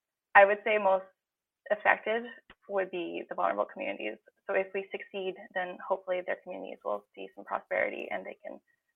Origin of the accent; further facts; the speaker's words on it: Alberta, Canada; now in Nanaimo, Canada; I originally am from Alberta, but I've moved to Nanaimo almost 7